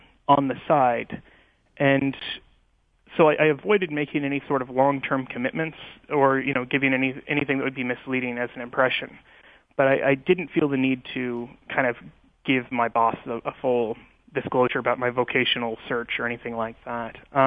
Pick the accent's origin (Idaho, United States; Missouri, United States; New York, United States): Missouri, United States; Kansas City; also born or lived in Washington, D.C. / Northern Virginia; now in Kansas City, United States; I grew up in the Diocese of Kansas City, St. Joseph. I went to high school and college in Kansas City in Kansas, where I'm studying now. And then I moved out to Washington, D.C.